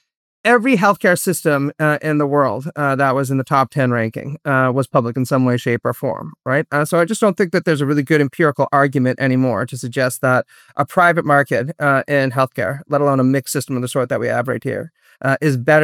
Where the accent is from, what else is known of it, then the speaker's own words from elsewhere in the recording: Canada; I'm more comfortable with state intervention than you two might be because I'm Canadian, right?